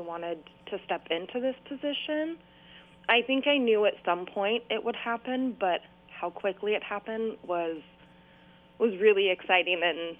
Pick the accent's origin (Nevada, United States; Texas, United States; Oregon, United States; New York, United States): Oregon, United States; Albany; I grew up in Albany and graduated from West Albany.